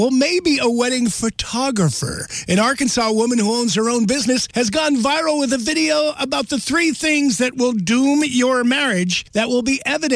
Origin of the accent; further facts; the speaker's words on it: Ireland; Now, I disagree with number 3 because I'm Irish.